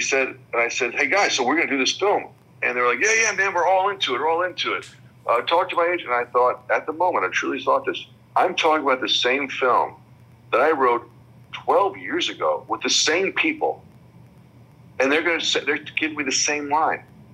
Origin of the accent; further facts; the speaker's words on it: New York, United States; now in Los Angeles, United States; I'm from New York, so I took that New York attitude to LA and never assimilated, just kind of went, you know what? I'm going to be this New York guy in LA.